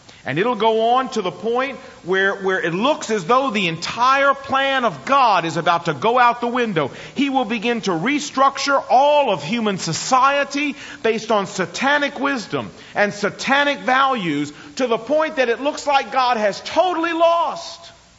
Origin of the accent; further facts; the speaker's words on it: United States; Well, I don't particularly like it either, being an American.